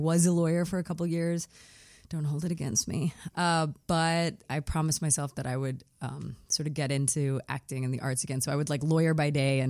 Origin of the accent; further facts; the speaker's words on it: Pakistan; I sort of encompass many of those different identities as a Pakistani Muslim queer woman.